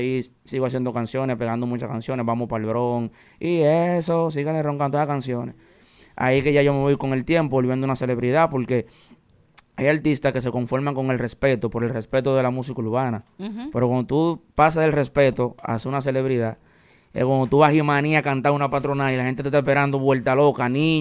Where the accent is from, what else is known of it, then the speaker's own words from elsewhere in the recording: Santo Domingo, Distrito Nacional, Dominican Republic; donde yo vengo, que yo nací en Villa María y me crié en Guachupita, ahí es que nace esa cultura de dembow.